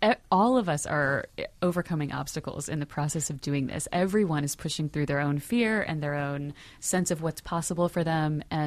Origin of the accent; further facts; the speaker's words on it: Louisiana, United States; growing up in Louisiana, I certainly directed a lot of shows in my backyard